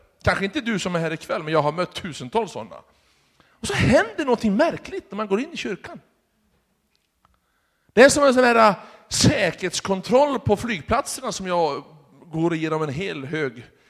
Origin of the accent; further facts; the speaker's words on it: Sweden; born there; Men nu är vi födda i Sverige, så vi är ju sådana.